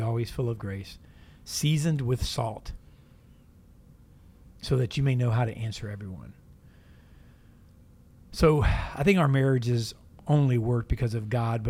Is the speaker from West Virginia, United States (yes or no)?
no; Tampa, Florida, United States; But I'm not. I'm from Tampa, Florida.